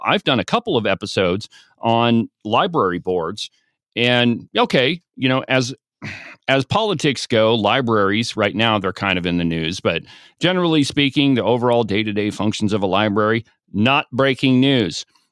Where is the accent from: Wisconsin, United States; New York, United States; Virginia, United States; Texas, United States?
New York, United States; Buffalo; growing up in Buffalo, everybody knew what you did before you did.